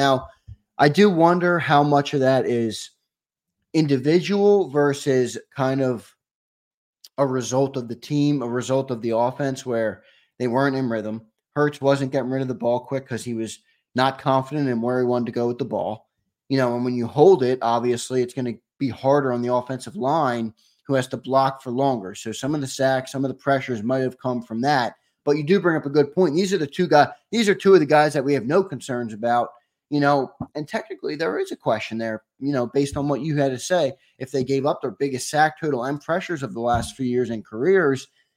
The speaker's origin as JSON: {"language": "English", "region": "Pennsylvania", "country": "United States", "tie": "born or raised there", "said": "I grew up in Philly, right outside of Philly in Montgomery County."}